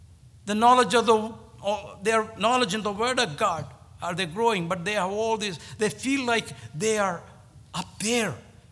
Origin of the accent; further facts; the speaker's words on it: India; When I was growing up in India, I had experienced some of those legalistic rules.